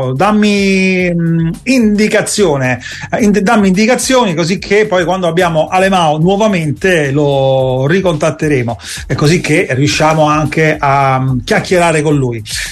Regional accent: Naples, Campania, Italy; da napoletano

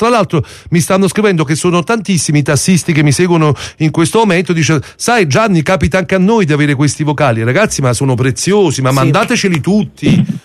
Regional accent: Naples, Campania, Italy; siamo napoletani, quindi siamo madre, madre cainate, siamo tutto.

